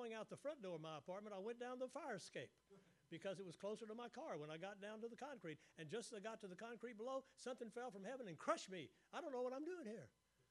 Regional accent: Houma, Louisiana, United States; born there; I was born in Houma, Louisiana, Terrebonne Parish.

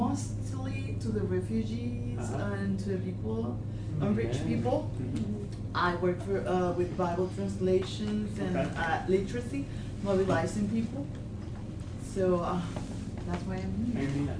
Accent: Venezuela; I am from Venezuela, and I was here in 2016

